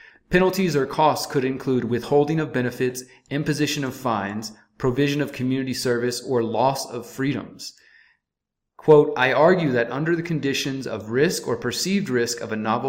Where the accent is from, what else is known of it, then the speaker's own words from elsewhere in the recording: Houston, Texas, United States; I'm originally from Houston, Texas.